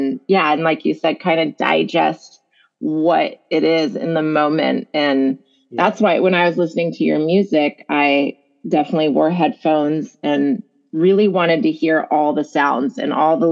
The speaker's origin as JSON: {"language": "English", "town": "Riverside", "region": "California", "country": "United States", "tie": "born or raised there", "lives_now": "Los Angeles, United States", "said": "because I grew up in Riverside."}